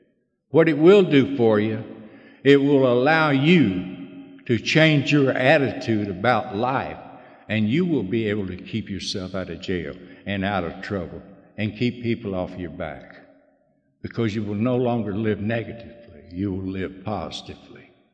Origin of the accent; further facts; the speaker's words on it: Orlando, Florida, United States; At the end of that trail, I was in Orlando, Florida, my home state, hometown, in a bar.